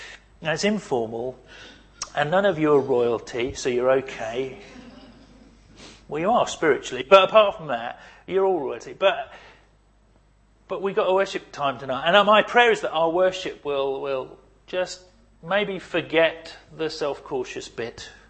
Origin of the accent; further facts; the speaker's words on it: United Kingdom; I'm British and we tend to be cautious and self-protective with our hearts.